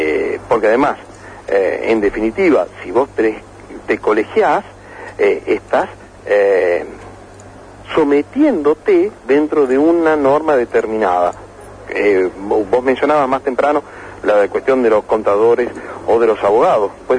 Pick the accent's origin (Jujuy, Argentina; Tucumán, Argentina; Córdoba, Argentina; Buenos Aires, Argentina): Tucumán, Argentina; Yo soy de Tucumán, del norte profundo